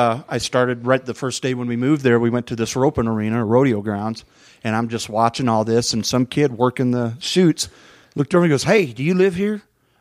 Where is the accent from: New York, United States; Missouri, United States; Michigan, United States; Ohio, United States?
Michigan, United States; Howell; I was born in Howell, Michigan.